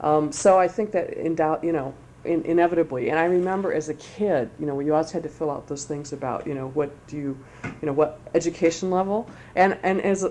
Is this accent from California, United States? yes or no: no; Madison, Wisconsin, United States; especially in a place like Madison with the lakes and the land. You know, this is definitely my hometown. And I did do early schooling here. We lived in various locations on the Near West Side and out in Middleton.